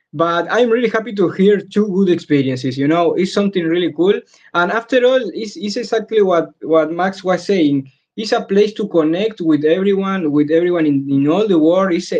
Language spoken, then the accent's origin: English; Argentina; English is a second language; I'm from Argentina, so my English is a bit rusty.